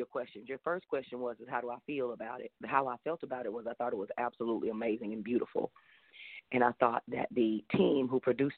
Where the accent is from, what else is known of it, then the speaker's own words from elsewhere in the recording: Texas, United States; I'm a country girl. Y'all know I'm from Texas.